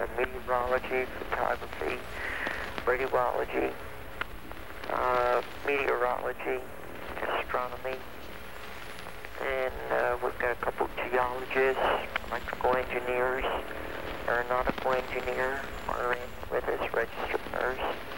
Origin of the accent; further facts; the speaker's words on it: Baltimore, Maryland, United States; No, I am from Baltimore.